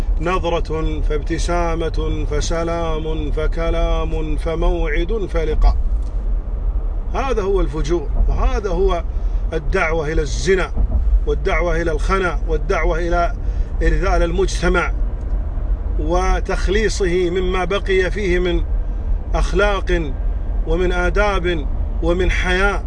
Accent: Kuwait; عندنا في هذا البلد، في بلدنا الكويت.

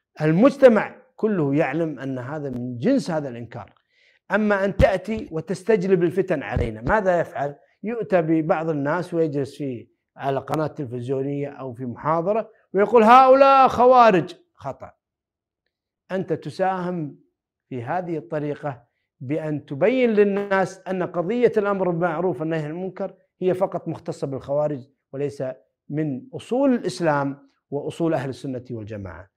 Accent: Kuwait; يسيئون إلى ولي الأمر عندنا في الكويت

